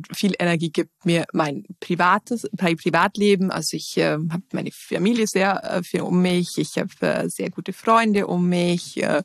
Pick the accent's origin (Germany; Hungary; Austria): Germany; Bavaria; Ich lebe, wie gesagt, im Allgäu, bin wieder in meinen Heimatort zurückgezogen, nachdem ich viele Jahre weg war. Und ja, ich bin kurz vor Corona wieder nach Hause gekommen